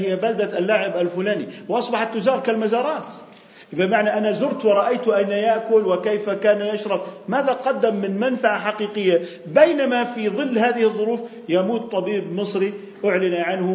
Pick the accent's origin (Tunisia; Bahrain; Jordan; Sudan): Jordan; احتسب تجارة الدخان عندنا بالأردن سنة 2010